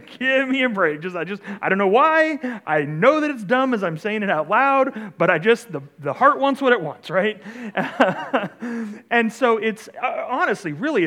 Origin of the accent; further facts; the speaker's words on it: United States; I'm an American, I love America, I'd choose to live here over a lot of other places